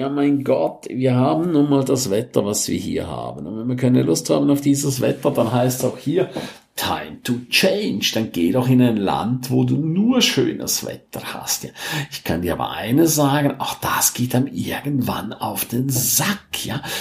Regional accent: St. Moritz, Graubünden, Switzerland; now in Germany; Also ich war jetzt die meiste Zeit in meiner Heimat in St. Moritz und habe es da sehr genossen.

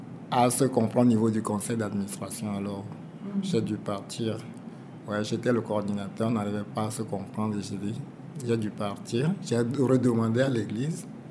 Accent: Plateaux, Togo; first language Ikposo; Et je suis allé faire un peu de traduction de la Bible dans ma langue maternelle, qui est l'Ikoso. Dans la région des plateaux, au niveau d'Atapame.

